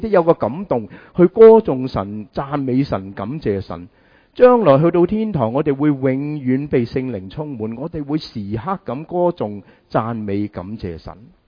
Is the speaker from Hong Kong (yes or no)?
no; United States; 我们美国人这么喜欢吃快餐